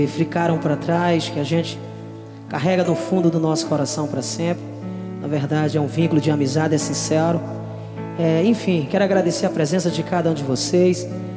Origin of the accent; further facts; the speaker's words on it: Palestina, Brazil; Quero agradecer a galera da minha terra natal de Palestina